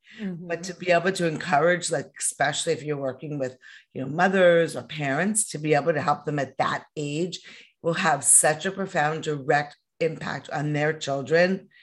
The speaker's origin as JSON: {"language": "English", "town": "New York City", "region": "New York", "country": "United States", "tie": "born or raised there", "said": "but growing up in New York as a neurotic New York Jewish mother, you know, I didn't even believe in a God."}